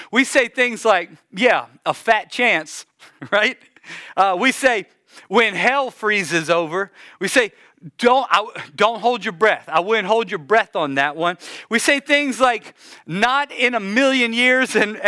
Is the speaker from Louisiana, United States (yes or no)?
yes; Louisiana, United States; And y'all know I'm a Cajun from Louisiana.